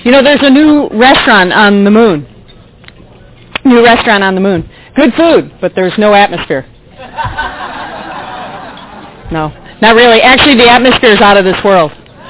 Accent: Michigan, United States; She's from Michigan. That's my home state.

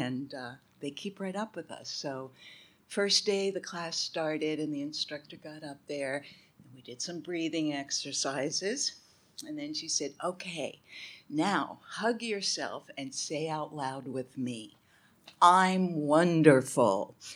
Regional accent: New York, United States; I am from New York originally, and the sarcasm just rolls out of me.

